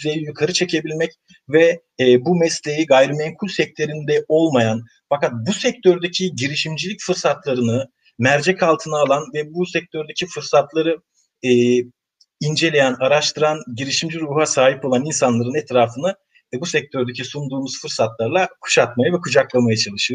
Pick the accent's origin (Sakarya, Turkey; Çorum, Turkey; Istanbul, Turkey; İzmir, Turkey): Sakarya, Turkey; Sapanca; 14 yaşındaki bir çocukken ben Sapancalıyım aslında, Adapazarlı.